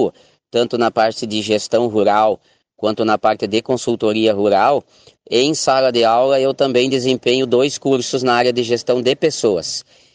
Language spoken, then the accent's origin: Portuguese; Santa Rosa, Rio Grande do Sul, Brazil; eu sou natural de Santa Rosa, aqui do Rio Grande do Sul